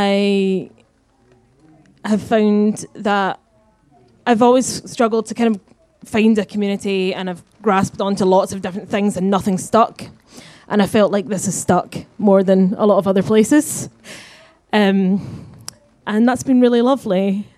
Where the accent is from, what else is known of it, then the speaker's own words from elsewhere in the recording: Glasgow, Scotland, United Kingdom; I'm 28 from Glasgow.